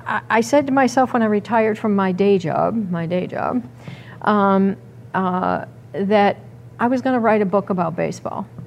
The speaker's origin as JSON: {"language": "English", "region": "Massachusetts", "country": "United States", "said": "I come from the Boston area, so of course my team is the Boston Red Sox."}